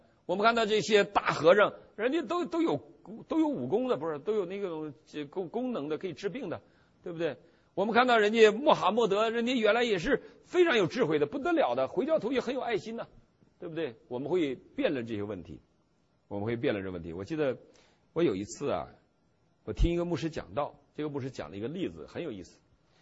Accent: China

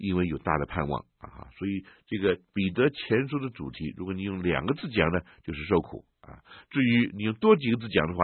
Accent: China

